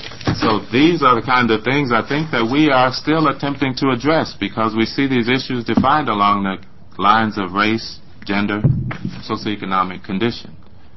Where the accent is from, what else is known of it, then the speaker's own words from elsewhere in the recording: Tennessee, United States; I've been extremely fortunate since I came to Oregon. I grew up in Tennessee, where the cultures were black and white.